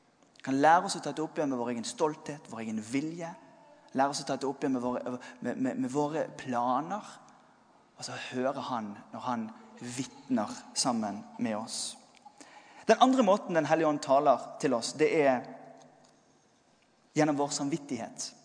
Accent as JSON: {"language": "Norwegian", "region": "Western Norway", "country": "Norway", "said": "Og som vestlending så kan jeg vitne for deg om at han blåser egentlig overalt."}